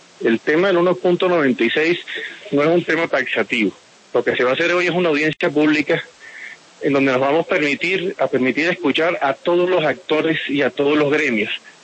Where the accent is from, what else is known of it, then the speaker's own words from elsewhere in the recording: Sincelejo, Sucre, Colombia; yo soy un hombre de provincia. Soy de Sincelejo, donde prima la audiencia para Telecaribe